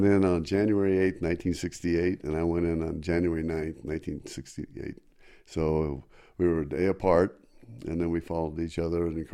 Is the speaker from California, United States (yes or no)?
yes; Walnut Creek, California, United States; also born or lived in Alameda; now in Albuquerque, United States; I grew up in the Walnut Creek, Pleasant Hill area.